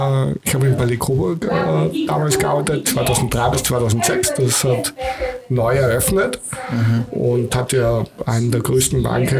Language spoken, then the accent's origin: German; Vienna, Austria; Ich bin aus Wien ursprünglich, ganz genau.